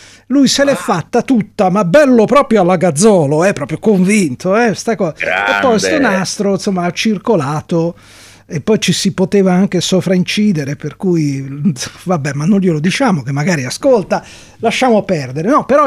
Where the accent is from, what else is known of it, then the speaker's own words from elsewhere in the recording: Liguria, Italy; dalle mie parti direbbero una belinata